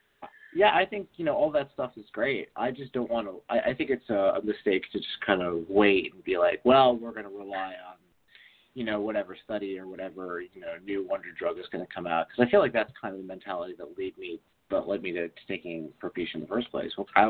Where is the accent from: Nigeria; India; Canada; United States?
United States; East Coast; I'm from the East Coast, so, like, I spent a lot of time on the East Coast